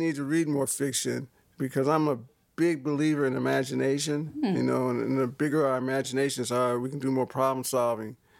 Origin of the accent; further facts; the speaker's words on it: Toledo, Ohio, United States; I grew up in Toledo, Ohio, which has a strong public library system.